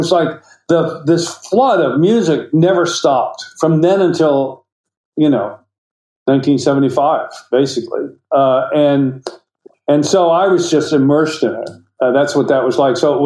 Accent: United States; But they come in because I'm an American, because I find the story for Americans and English being are quite different

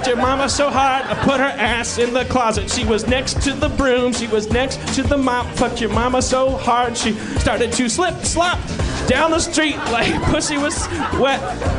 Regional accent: the South, United States; I grew up in the South

